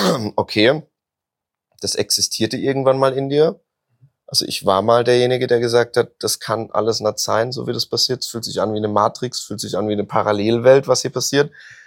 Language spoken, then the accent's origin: German; Karlsruhe, Baden-Württemberg, Germany; Also ich habe noch nie Karlsruhe verlassen oder da irgendwie von da, wo ich herkomme.